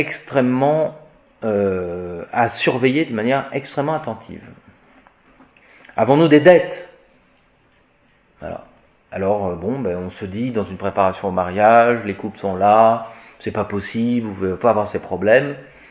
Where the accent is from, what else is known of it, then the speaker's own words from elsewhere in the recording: France; On voulait que ça soit 50-50 parce qu'on voulait pas être vexé, parce qu'on est français.